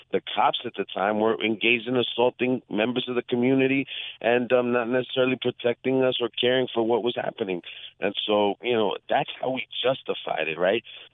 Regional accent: Hempstead, New York, United States; I grew up in a small village of 70,000 people called Hempstead, where we had failing schools, where we had very little opportunities

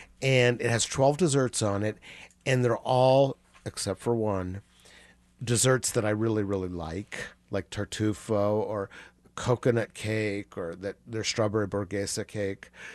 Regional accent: Indianapolis, Indiana, United States; my father dragged us to more C-rated Italian restaurants in my hometown of Indianapolis.

